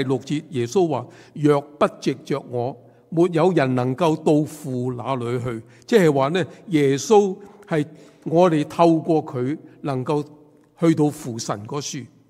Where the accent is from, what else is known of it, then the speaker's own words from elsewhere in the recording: China; born there; 我说我们在大陆出世，我们都没有出世子，我们都没有这些证明